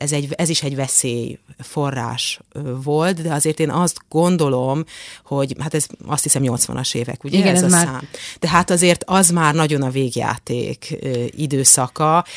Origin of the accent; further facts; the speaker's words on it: Hungary; Igen, hát ugye én a 70-es években születtem, úgyhogy én azért a kádári Magyarországot csak gyerekként tapasztaltam meg